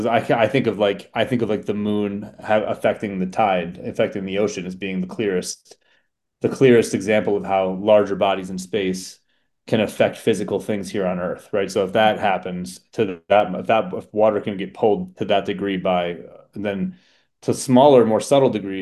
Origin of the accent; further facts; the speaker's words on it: Connecticut, United States; But like for me, I grew up in Connecticut, and like as much as I feel like I've become a pretty worldly, well-seasoned person, like there's still parts of Connecticut that definitely have taken hold